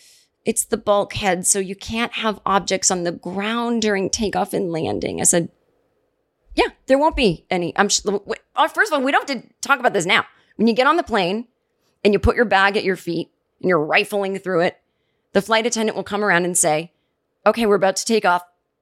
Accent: Massachusetts, United States; I said, oh, yeah, I'm from here. I mean, I'm from the East Coast, but we don't have time to get into it. Well, Massachusetts.

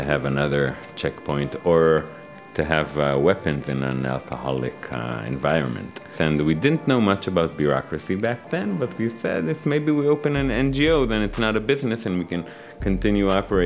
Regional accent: Jerusalem, Jerusalem District, Israel; I was born and raised in Jerusalem

